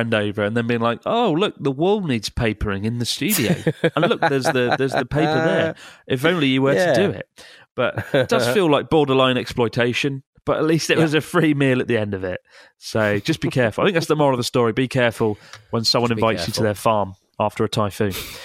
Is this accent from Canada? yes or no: no; United States; My brother and I grew up here in America, but our mother is Japanese, so we'd often visit growing up.